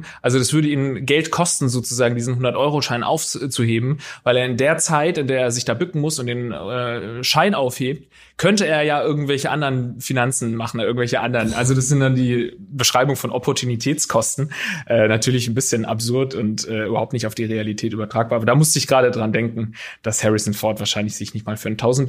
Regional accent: Baden-Württemberg, Germany; nochmal entschuldigen für Baden und Schwaben, die Grenze und so weiter, was ich da erzählt habe von meiner Heimat.

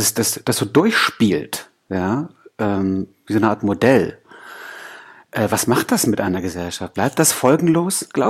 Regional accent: East Germany, Germany; als Ossi-Kind

